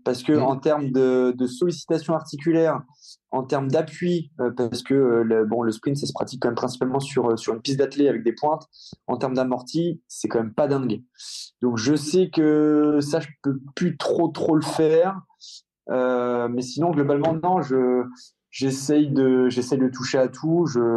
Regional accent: Rouen, Normandy, France; J'assume, je suis normand, je suis rouennais, j'adore ma ville et ma région

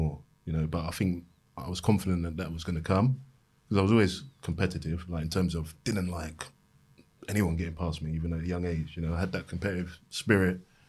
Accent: Bow, London, United Kingdom; I grew up in Bow in East London, and even at the time then when I was coming through

